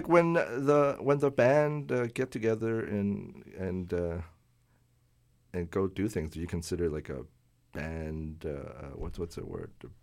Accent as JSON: {"language": "English", "town": "Winnipeg", "region": "Manitoba", "country": "Canada", "said": "when I'm from Winnipeg"}